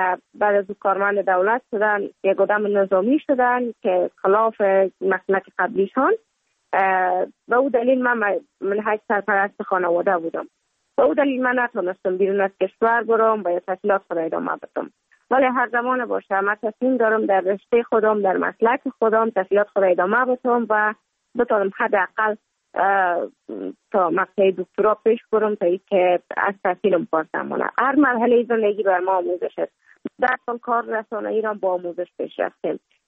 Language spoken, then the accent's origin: Persian; Kabul, Afghanistan; also born or lived in Mazar-i-Sharif; بعد از تولد من تا 5 سالگی ما در مزار بودیم، بعد ناقل کابل شدیم